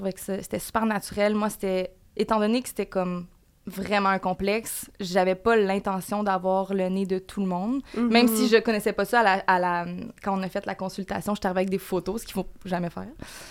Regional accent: Quebec, Canada; Ben moi, je viens des cantons de l'Est, là.

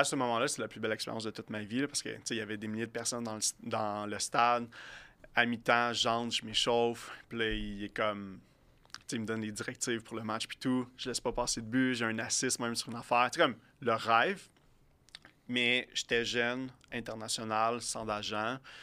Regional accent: Sorel, Quebec, Canada; Ben, c'est ça. Je viens de Sorel.

